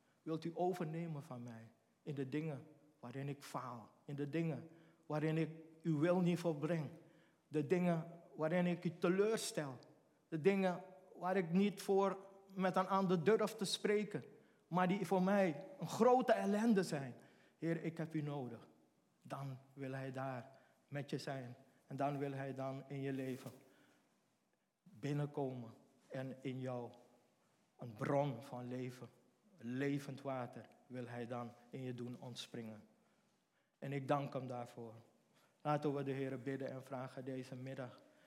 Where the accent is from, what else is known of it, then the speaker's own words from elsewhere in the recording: Suriname; now in Netherlands; Ik ben daar uit Suriname vertrokken hier naartoe. En ik ging daar terug naar Suriname.